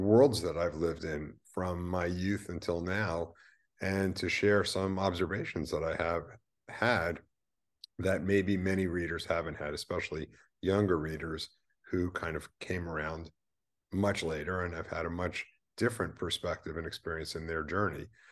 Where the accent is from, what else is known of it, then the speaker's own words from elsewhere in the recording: New York, United States; born there; I was born in 1961 in the Bronx in New York.